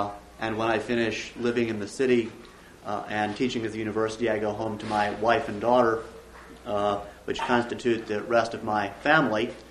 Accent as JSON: {"language": "English", "town": "Chicago", "region": "Illinois", "country": "United States", "said": "I'm from Chicago, where I teach."}